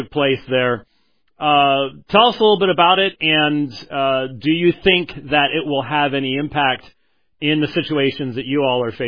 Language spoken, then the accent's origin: English; Scotland, United Kingdom; and I'm very Scottish.